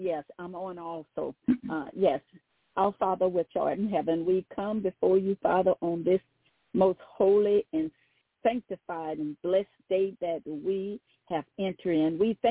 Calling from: Baton Rouge, Louisiana, United States; I'm calling from Baton Rouge, Louisiana.

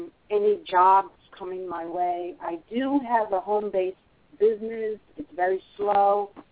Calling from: New Jersey, United States; I'm right in the middle, Mideast.

